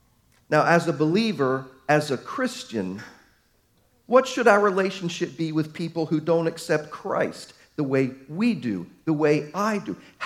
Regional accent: Baltimore, Maryland, United States; Hey, I'm a snowbird. I was from Baltimore.

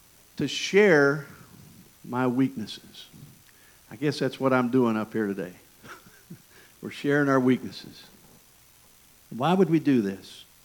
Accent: Michigan, United States; accent: southern; I tell folks I grew up in Michigan, but the reason I speak the way I do with this southern accent is because I played baseball in East Tennessee.

